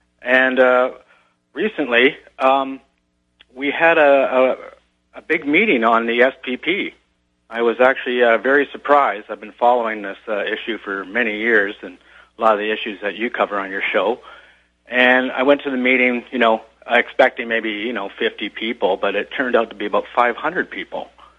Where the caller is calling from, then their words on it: Nelson, British Columbia, Canada; I'm phoning from Nelson, which is, I believe you've been on our community radio station being interviewed.